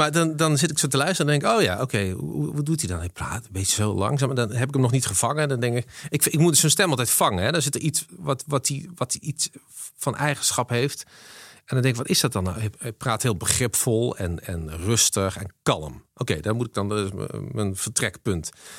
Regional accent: Weert, Limburg, Netherlands; Weert, dames en heren.

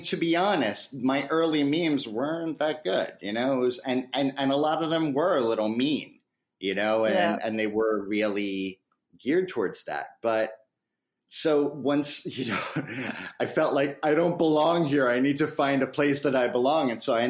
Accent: New York, United States; So where I come from is New York and the good old US of A, the greatest disaster on earth right now.

